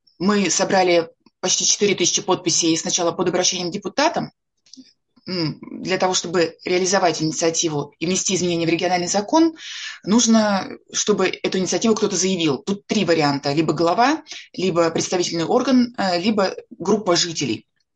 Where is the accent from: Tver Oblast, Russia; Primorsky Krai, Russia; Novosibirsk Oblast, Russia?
Tver Oblast, Russia; Rzhev; also born or lived in Krasnoyarsk; Я родилась в Красноярске. Переехали потом мы с семьей в Ржев. Это родной город моей мамы. Потом я здесь закончила, соответственно, школу.